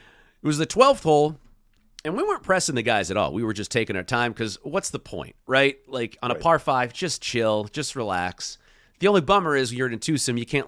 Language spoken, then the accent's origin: English; Portland, Oregon, United States; Not a great look for my hometown. Be interesting to see when and if we get NCAA basketball back to the Rose City.